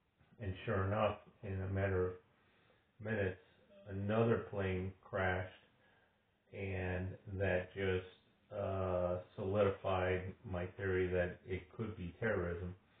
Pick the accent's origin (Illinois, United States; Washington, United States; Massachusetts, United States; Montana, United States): Illinois, United States; Glenview; also born or lived in Chicago; I was born in the city of Chicago, and that's where I spent the first 2.5 years of my life. And then the family moved to Glenview, and I spent the remainder of my youth growing up in Glenview.